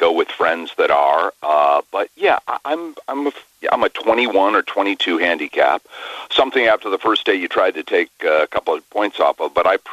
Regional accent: Ireland; I'm Irish … obviously, and I had never been to Ireland

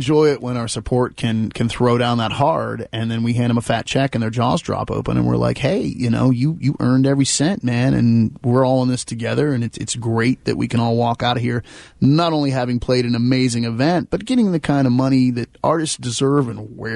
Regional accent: Maryland, United States; Yeah, I mean, Mark and I, originally we're from Maryland, and Mark and I, we grew up together.

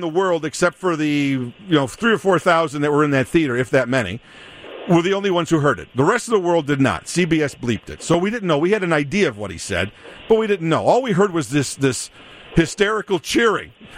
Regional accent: Freehold, New Jersey, United States; growing up with his father in this small town of Freehold, New Jersey, and plays a little part of my hometown.

